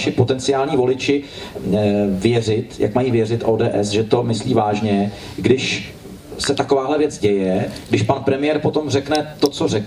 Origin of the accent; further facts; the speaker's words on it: Prague, Czechia; já jsem ze Smíchova, takže jsme kousek od sebe.